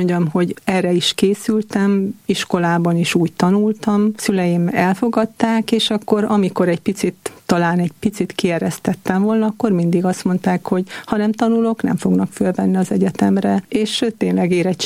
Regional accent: Uzhhorod, Zakarpattia Oblast, Ukraine; moved away as an adult; now in Budapest, Hungary; Egyébként Ungváron születtem, ott is nőttem fel iskolába, egyetemre is ott jártam, és hát egyetem után pár évvel kerültem át Budapestre.

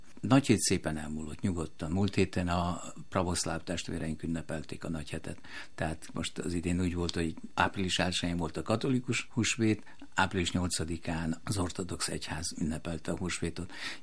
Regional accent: Serbia; én Szerbiából jövő magyar vagyok

